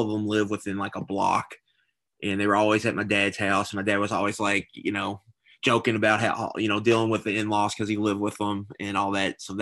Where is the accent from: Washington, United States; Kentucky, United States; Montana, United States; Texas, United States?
Kentucky, United States; Louisville; born and raised in Louisville, went to St. X.